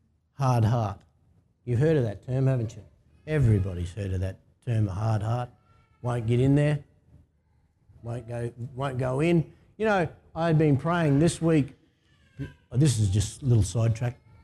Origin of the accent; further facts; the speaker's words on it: Australia; Whereas Aussies, we're a bit tough, a bit hard.